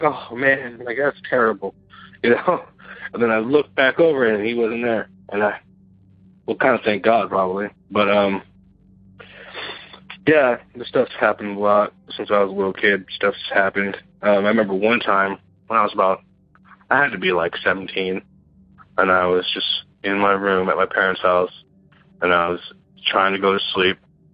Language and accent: English; San Bernardino, California, United States; I'm from San Bernardino, California.